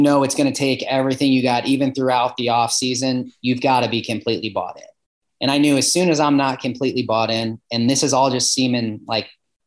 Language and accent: English; Ohio, United States; I think for me, it's easier because I was from Ohio too.